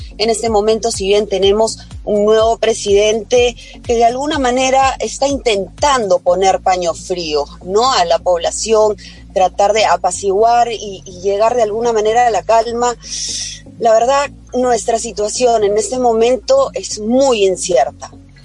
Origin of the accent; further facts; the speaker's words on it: Peru; Yo como peruana no llego a ver la luz al final del túnel.